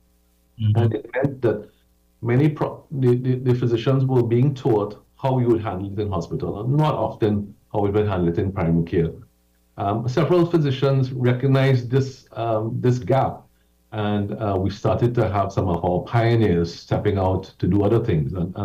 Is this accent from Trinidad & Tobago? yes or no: yes; Port of Spain, Trinidad & Tobago; So I grew up in Port of Spain. I was born in Bosnia, just around the Savannah. Spent many years playing football and roadside cricket in Maraval, went to Trinity College Maraval